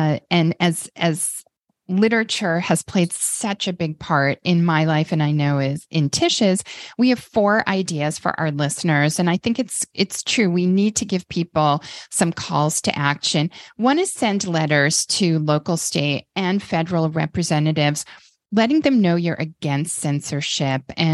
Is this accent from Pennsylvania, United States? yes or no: no; New Jersey, United States; It was so fun and took me right back to growing up in New Jersey.